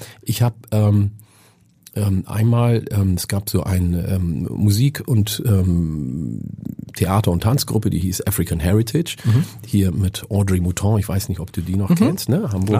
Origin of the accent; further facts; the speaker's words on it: Oromia, Ethiopia; Meine Heimat Oromia ist der Ursprung des Kaffees.